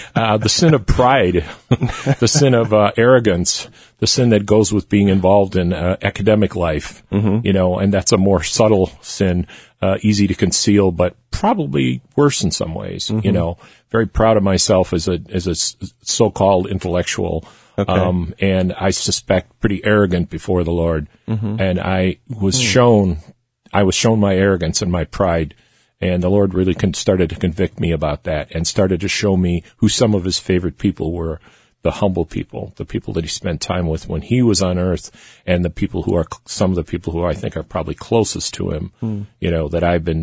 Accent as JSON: {"language": "English", "region": "Wisconsin", "country": "United States", "tie": "born or raised there", "said": "I'm a cradle Catholic. I was born in Wisconsin. I grew up there, attended school there."}